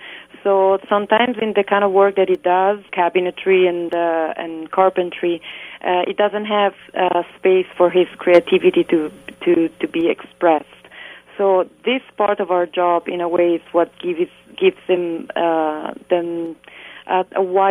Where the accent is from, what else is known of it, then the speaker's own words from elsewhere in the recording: Rome, Lazio, Italy; I am from Rome, and my husband was born in Florence and raised in Rome.